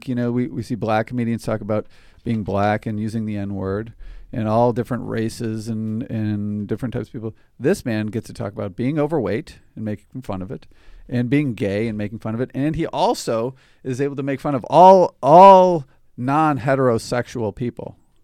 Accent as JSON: {"language": "English", "country": "United States", "said": "I can because we're Americans."}